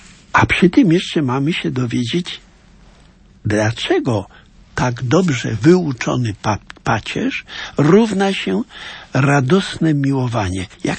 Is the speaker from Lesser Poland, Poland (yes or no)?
no; Lublin Voivodeship, Poland; w środowisku, w którym się wychowałem, a więc w diecezji lubelskiej, na wsi, ludzie mówili prosto